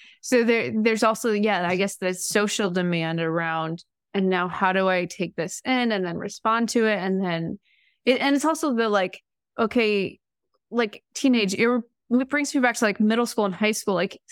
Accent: Midwest, United States; I grew up in the Midwest.

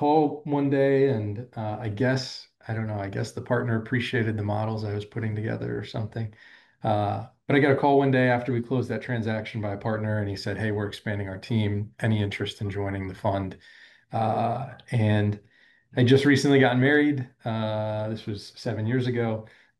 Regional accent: Fort Myers, Florida, United States; I grew up in Florida in Fort Myers, Naples area, so far down south.

